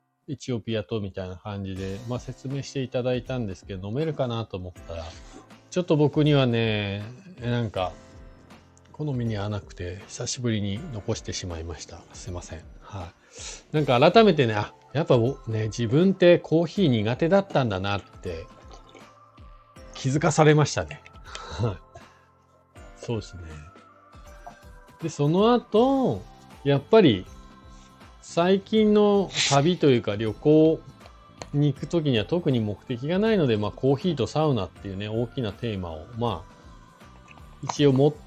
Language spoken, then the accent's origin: Japanese; Hakuba, Nagano, Japan; 僕の地元のね、今ね、地元の白馬村の近く、